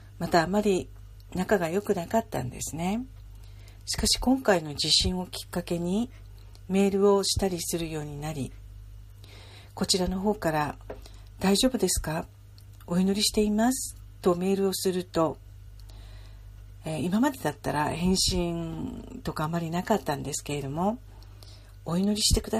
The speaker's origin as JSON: {"language": "Japanese", "region": "Kumamoto", "country": "Japan", "said": "実は私は熊本県出身なんですが、"}